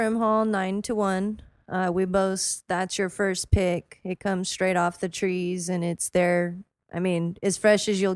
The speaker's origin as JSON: {"language": "English", "town": "Hanford", "region": "California", "country": "United States", "tie": "born or raised there", "said": "I grew up in Hanford, and then I moved here in 96 for college."}